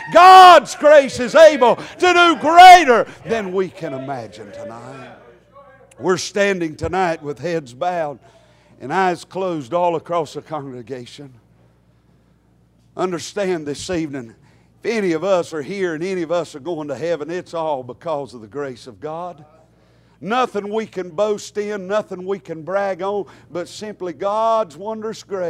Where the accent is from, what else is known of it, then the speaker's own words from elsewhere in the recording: Taylorsville, North Carolina, United States; also born or lived in Charlotte; I was born in Charlotte but raised in Taylorsville. That's where all my roots are, in Taylorsville.